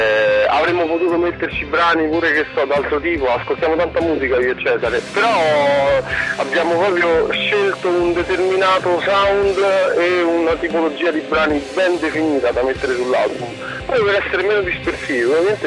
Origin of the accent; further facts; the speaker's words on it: Rome, Lazio, Italy; essendo romano